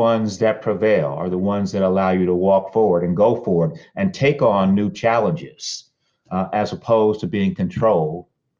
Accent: San Francisco, California, United States; But I grew up in San Francisco, and I didn't have the kind of experience that they had.

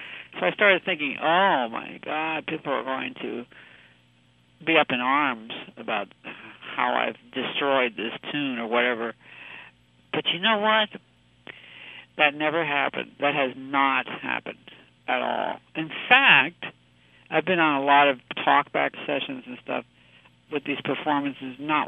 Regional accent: Bolivia; And I grew up in South America, where there was a lot of poverty in Bolivia, where I grew up, and no class mobility whatsoever.

